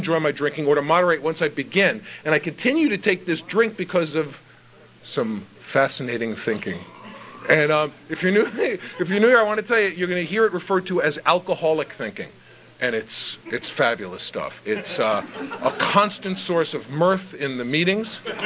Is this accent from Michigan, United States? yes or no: no; New York City, New York, United States; I grew up in the Bronx in New York City.